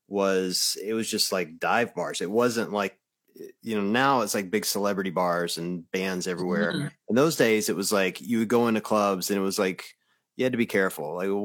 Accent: Deep South, United States; I mean, I grew up in the Deep South. So you got to understand, like, country music, I don't listen to country music that much. But I was raised around it.

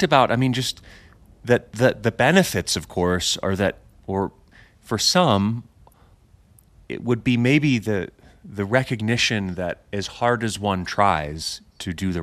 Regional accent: United States; I'm American, so I just would read, you know, early American history

